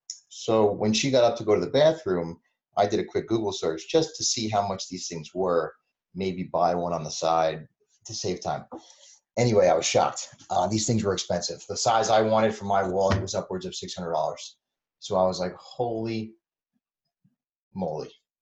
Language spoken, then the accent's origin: English; New Jersey, United States; We're brother Jerseyans.